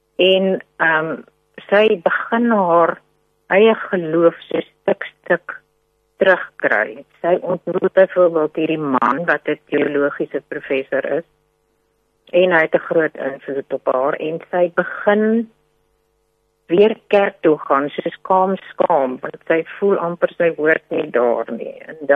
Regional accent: Zimbabwe; Ek kom mos van Rhodesia af, die ou Rhodesia wat vandag Zimbabwe is.

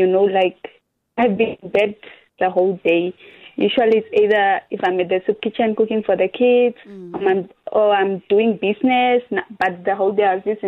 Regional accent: Havana, Cuba; I grew up myself in Havana and I witnessed a lot of kids suffer.

